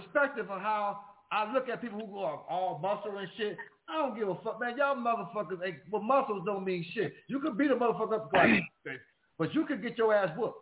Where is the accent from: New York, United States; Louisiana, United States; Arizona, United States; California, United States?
New York, United States; Buffalo; I'm from Buffalo, and the Klan is in Buffalo.